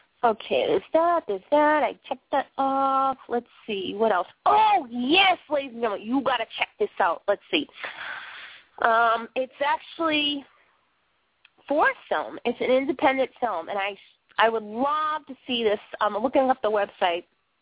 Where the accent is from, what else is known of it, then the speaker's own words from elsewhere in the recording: Boston, Massachusetts, United States; accent: Boston; let's see how I'm going to pronounce this with my Boston accent.